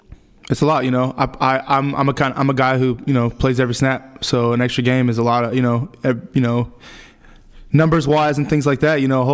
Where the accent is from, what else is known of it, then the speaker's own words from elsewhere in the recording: Fresno, California, United States; I grew up in Fresno, California. Played sports all my life.